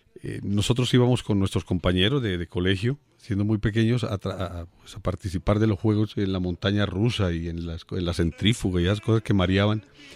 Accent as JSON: {"language": "Spanish", "town": "Armenia", "region": "Quindío", "country": "Colombia", "said": "esta me recuerda a la Armenia, de donde yo vengo."}